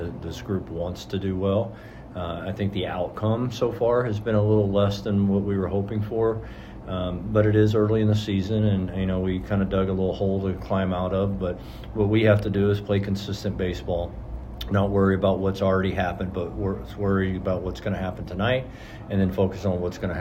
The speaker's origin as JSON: {"language": "English", "region": "Texas", "country": "United States", "tie": "born or raised there", "said": "I grew up in Texas, so everybody knows about San Antonio."}